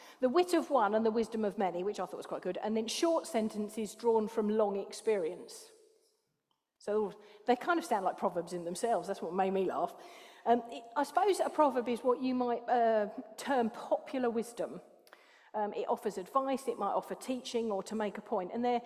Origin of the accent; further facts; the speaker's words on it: London, United Kingdom; I'm from South East London, so it's clout.